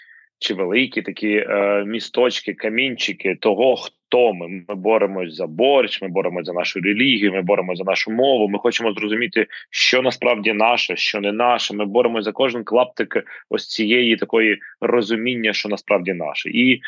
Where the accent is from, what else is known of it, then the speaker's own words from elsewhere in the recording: Kyiv, Ukraine; І я народився на Лебідській, насправді, і Лебідська – це недалеко від Володимирського ринку, я все життя був там.